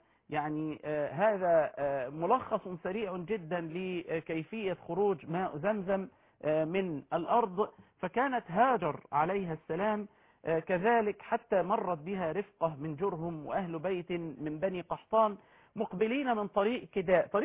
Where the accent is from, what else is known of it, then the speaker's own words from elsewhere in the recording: Egypt; نفخر به كمصريين